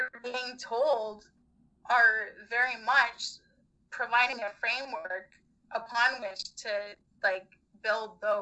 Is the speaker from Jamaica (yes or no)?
no; Canada; I'll say that as a Canadian. Like, I'm very left to most Canadians